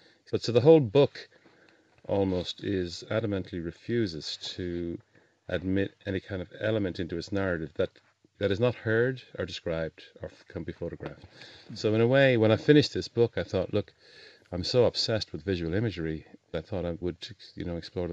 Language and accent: English; Sligo, Connacht, Ireland; born there; I was born in Sligo, where W.B. Yeats was born and lived.